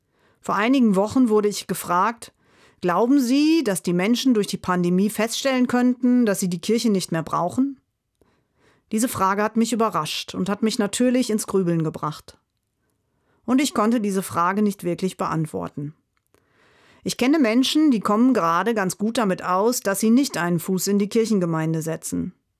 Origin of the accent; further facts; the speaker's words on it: Lower Saxony, Germany; Ich bin im Emsland groß geworden, bin dort quasi klassisch-katholisch sozialisiert.